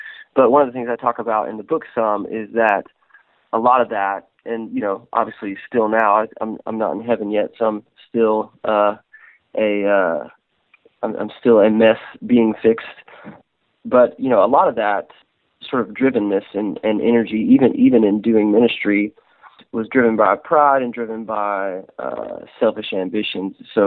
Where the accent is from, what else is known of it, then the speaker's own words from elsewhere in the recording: Bible Belt, United States; Basically, I grew up in the Bible Belt. I usually say I grew up in the church, but not in a Christian home.